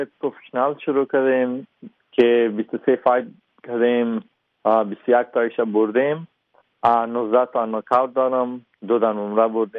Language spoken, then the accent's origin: Persian; Afghanistan; also born or lived in Kabul; افغانستان خونم است، من تولد افغانستان هستم، چون فایت با افغانستان میکنم افتخارم، من افغان هستم، از جای باشم افغان هستم